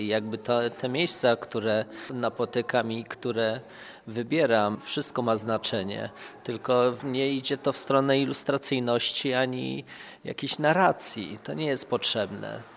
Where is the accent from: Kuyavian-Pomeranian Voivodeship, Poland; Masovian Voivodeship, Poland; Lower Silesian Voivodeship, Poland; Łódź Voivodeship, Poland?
Łódź Voivodeship, Poland; Łódź; Jestem z Łodzi, tak. Mieszkam w moim rodzinnym mieście, jakby...